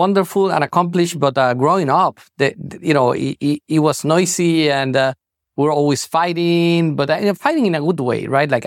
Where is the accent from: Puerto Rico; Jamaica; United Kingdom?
Puerto Rico; Utuado; born there; I was born in Utuado, Puerto Rico. And Utuado is right in the center of the island, in the mountains. And, a very rural area, a lot of plantations, coffee plantations, oranges.